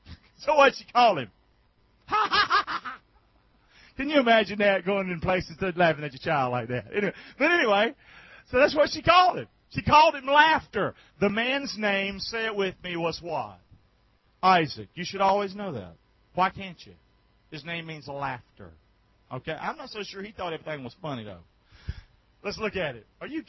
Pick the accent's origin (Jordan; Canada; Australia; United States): United States; the South; I'm a Southerner, is what I am.